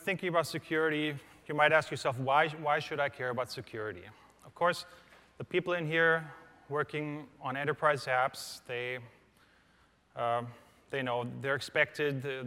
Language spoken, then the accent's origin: English; Frankfurt, Hesse, Germany; So I'm from Frankfurt, which is just a 10-hour flight from here.